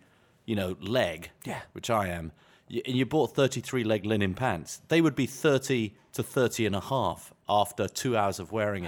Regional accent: England, United Kingdom; certainly the linens we grew up with in England

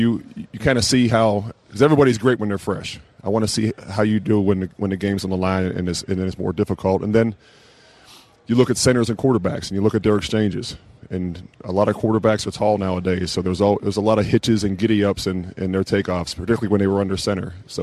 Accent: Pittsburgh, Pennsylvania, United States; In Pittsburgh, correct. Born and raised in Pittsburgh. Played basketball all my life.

